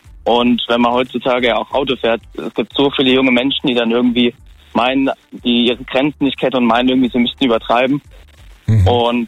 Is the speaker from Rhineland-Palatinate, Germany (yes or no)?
yes; Birkenfeld, Rhineland-Palatinate, Germany; Ja, das liegt irgendwo zwischen Mainz, Trier, Kaiserslautern, da irgendwo in dem Dreieck dazwischen.